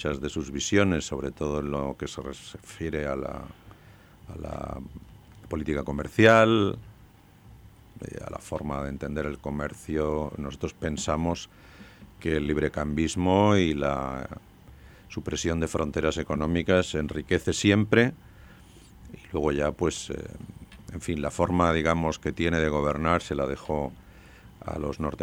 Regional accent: Spain; Pero bueno, siendo español y a título privado

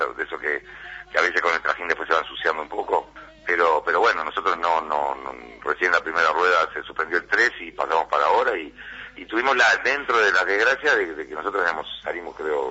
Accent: Uruguay; somos vecinos y uruguayos como cualquiera

